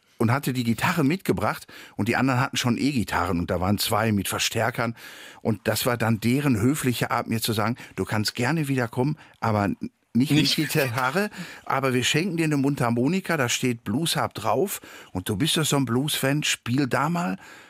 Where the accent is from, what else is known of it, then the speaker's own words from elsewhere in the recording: North Rhine-Westphalia, Germany; ich komme aus Nordrhein-Westfalen